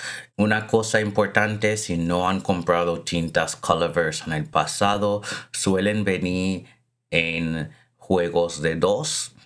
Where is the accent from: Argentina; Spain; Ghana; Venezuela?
Ghana; Greater Accra; now in United States; estaba en Accra, la capital de Ghana, visitando a mi familia y pasándolo bien en mi país natal. He vuelto a Estados Unidos